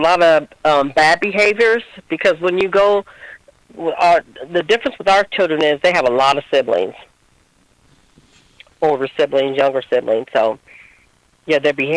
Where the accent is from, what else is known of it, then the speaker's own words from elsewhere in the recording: Marion, Ohio, United States; now in Wooster, United States; I was born and raised in Marion, Ohio, and now I live in Wooster, Ohio with my family.